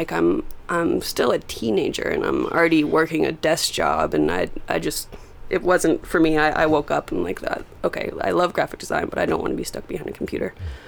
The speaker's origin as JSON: {"language": "English", "region": "Vermont", "country": "United States", "moved": "as an adult", "lives_now": "Los Angeles, United States", "said": "Well, I've been in California since 2008. I moved from Vermont when I was 18 to California."}